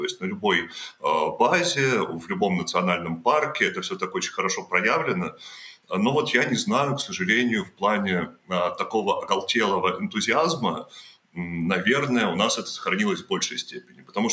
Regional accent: Perm Krai, Russia; потому что я сам из Пермского края

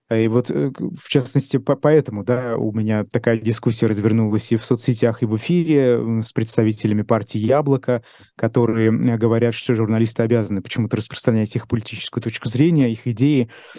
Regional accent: Ufa, Bashkortostan, Russia; also born or lived in Moscow; А ты откуда? Из Москвы. А точнее, из Уфы. Что ж, вот и я так отвечаю.

